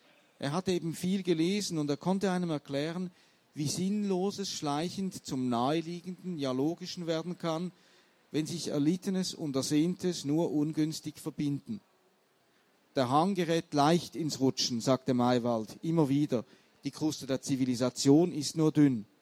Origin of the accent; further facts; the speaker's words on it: Switzerland; wobei man als Schweizer nie ganz sicher ist, ob das vielleicht damit zu tun hat, dass die Leute einfach finden, ja, das ist so ein bisschen drollige Verzierung, die mit diesem Dialekt, ja.